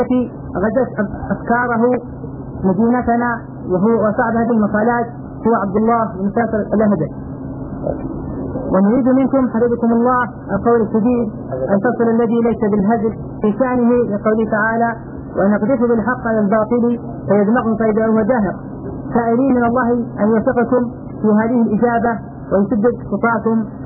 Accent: Ash Shihr, Hadhramaut, Yemen; نحن شباب من حضرموت من مدينة الشحر

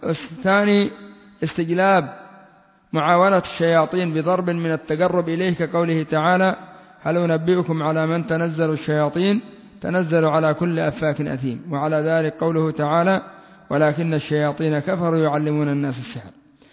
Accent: Yemen; وعندنا في اليمن ما يسموا الساحر في بعض المناطق

